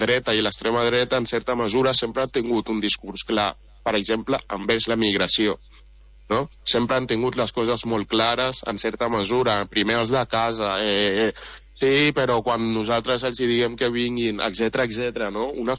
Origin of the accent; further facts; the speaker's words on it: Catalonia, Spain; És la nostra terra, totes les persones racialitzades, no? També som catalans, espanyols no blancs